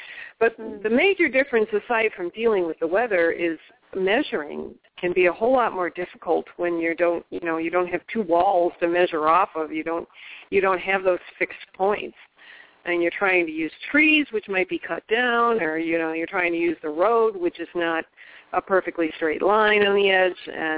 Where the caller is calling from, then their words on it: Florida, United States; I mean, I live in Florida. I should say that. I'm speaking from Florida.